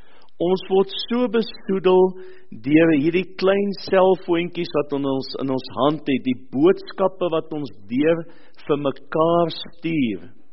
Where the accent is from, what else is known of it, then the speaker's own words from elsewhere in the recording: Port Elizabeth, Eastern Cape, South Africa; waar ek vandaan kom, in die Oos-Kaap in Port Elizabeth.